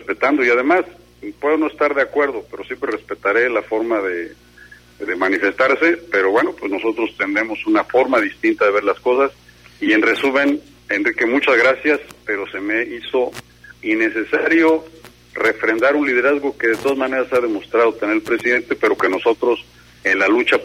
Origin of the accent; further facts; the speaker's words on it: Mexico; Todos somos mexicanos y al final de cuentas todos buscamos de nuestra trinchera el bien para nuestro país.